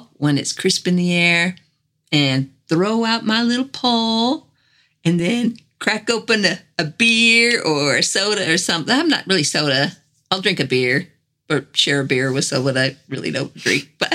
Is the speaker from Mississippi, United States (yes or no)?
yes; Mississippi, United States; And I grew up down south in Mississippi, so we would go crabbing.